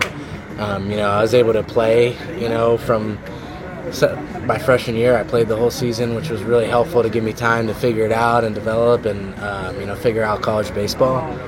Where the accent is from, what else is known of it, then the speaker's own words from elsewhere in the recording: Massachusetts, United States; From Massachusetts.